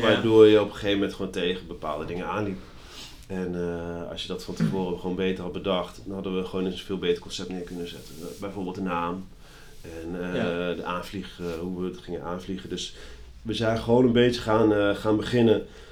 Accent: Kampen, Overijssel, Netherlands; ik kom uit Kampen en Kampen is niet zo heel groot, dus iedereen kent elkaar.

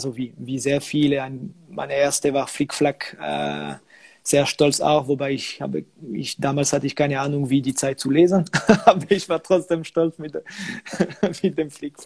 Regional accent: Switzerland; Also ich bin vielleicht ein Stereotyp, weil als Schweizer für Uhren zu arbeiten ist wirklich.

